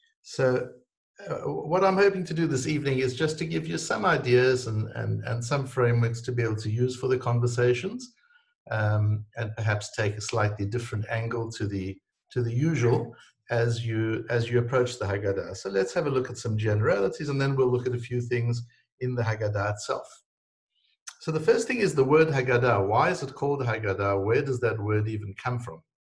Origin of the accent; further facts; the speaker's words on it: South Africa; also born or lived in United States; now in Israel; I was born in South Africa and I was raised there and I lived there. And then from there, I went to the United States and then I came to Israel more recently.